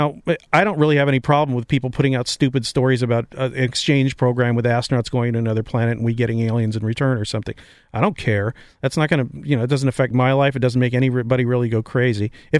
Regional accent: California, United States; because two of the writers, me and Joe Osterley, we are from Southern California.

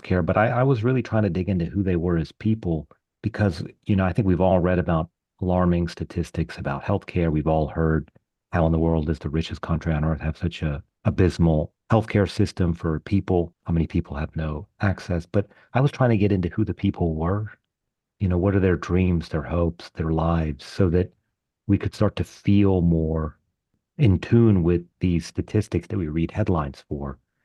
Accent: North Carolina, United States; I'm from North Carolina. My dad was a doctor.

